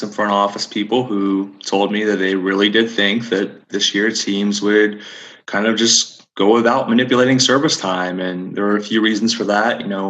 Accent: Florida, United States; I grew up around Central Florida

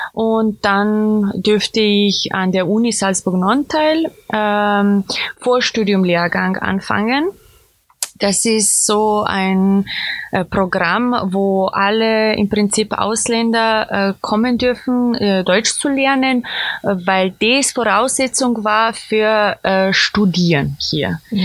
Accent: Serbia; Also ich bin natürlich in Serbien aufgewachsen

